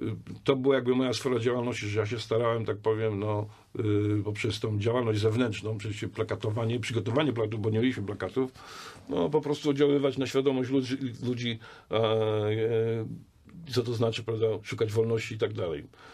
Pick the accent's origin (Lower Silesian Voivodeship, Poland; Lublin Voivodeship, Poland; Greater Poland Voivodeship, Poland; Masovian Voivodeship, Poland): Greater Poland Voivodeship, Poland; Poznań; urodziłem się w Poznaniu, na Winogradach. W związku z tym potem tam się wychowywałem.